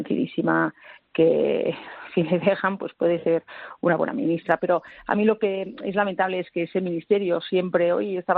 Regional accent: Spain; quien va a sufrir vamos a ser los pacientes, que somos todos los españoles

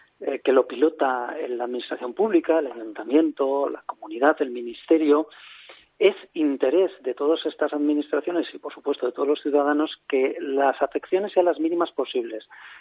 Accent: Madrid, Community of Madrid, Spain; que yo creo que somos todos los madrileños

